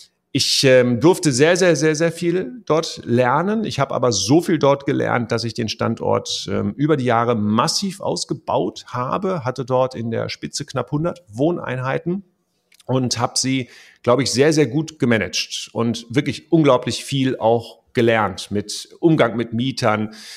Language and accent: German; West Germany, Germany; wenn man so als Wessi in den Osten nach Brandenburg kam.